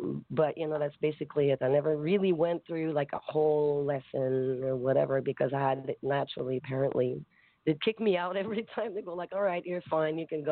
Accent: Quebec, Canada; now in Montreal, Canada; Yes, I was born in Quebec. From a very, very small town. There's about 18,000 people, which is very small, but it's like a country little town.

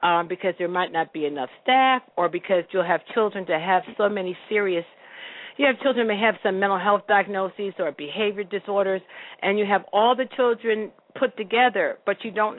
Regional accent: Bridgeport, Connecticut, United States; now in Georgia, United States; first started talking about Bridgeport, that I, too, am a Connecticut-born native.

